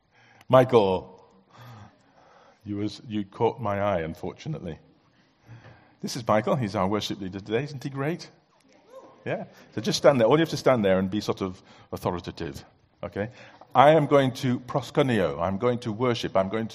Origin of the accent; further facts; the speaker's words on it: Bangladesh; I grew up in Bangladesh. My father was a medical missionary there.